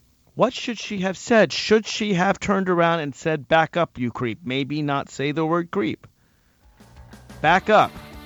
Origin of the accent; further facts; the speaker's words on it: Alexandria, Virginia, United States; Let's start with Susan in my hometown of Alexandria, Virginia, line 4.